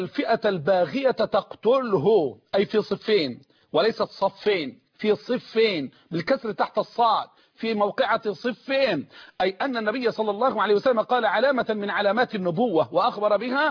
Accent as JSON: {"language": "Arabic", "country": "Egypt", "said": "والصاع تعلمون أن الصاع عندنا في مصر وفي دول الخليج بالإجماع وفي العراق وفي الشام وفي غيرها"}